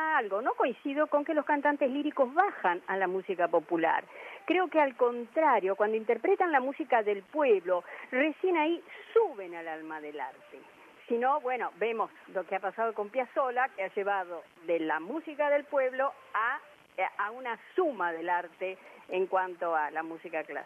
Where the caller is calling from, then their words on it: Virrey del Pino, Buenos Aires Province, Argentina; Buenos días … de Virrey del Pino.